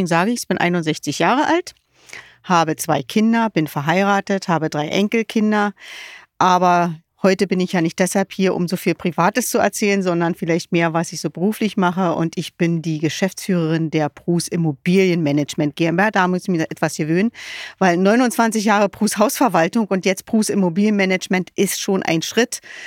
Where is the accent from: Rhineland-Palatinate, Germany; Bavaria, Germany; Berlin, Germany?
Berlin, Germany; now in Brandenburg, Germany; Ich bin in Berlin geboren, also wirklich eine Ur-Berlinerin.